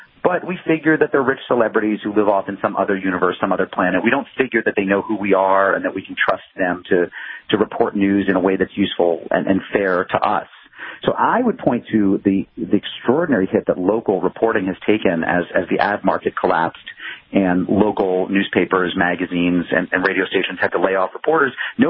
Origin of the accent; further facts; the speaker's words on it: Springfield, Massachusetts, United States; I'm thinking of growing up in Springfield, Massachusetts, where I knew a couple people who reported for the Springfield newspaper.